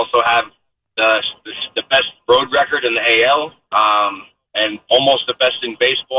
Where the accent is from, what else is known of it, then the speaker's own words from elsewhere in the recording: New York, United States; Now, the Mets, I'm a New Yorker.